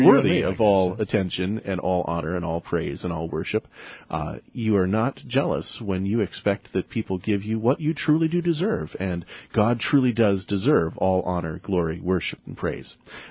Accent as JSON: {"language": "English", "region": "Minnesota", "country": "United States", "tie": "born or raised there", "said": "I grew up in Minnesota. It felt like home."}